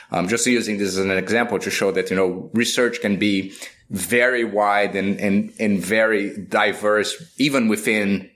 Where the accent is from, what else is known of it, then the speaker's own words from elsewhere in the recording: Brazil; I lived in Brazil. So I grew up in Brazil, in my early days.